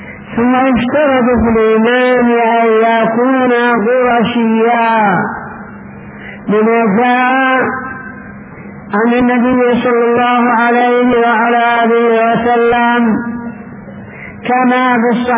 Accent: Yemen; عندنا في اليمن

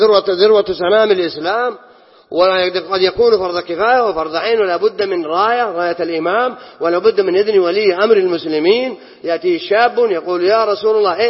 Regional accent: Saudi Arabia; هل عندنا في السعودية كفار؟ ما عندنا، كلنا موحدين مسلمين

